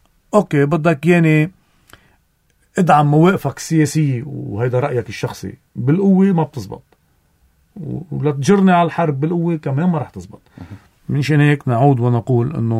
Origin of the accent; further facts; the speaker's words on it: Dweir el-Rumman, Lebanon; بضيعتنا يلي هي ضيعة صغيرة دوير الرمان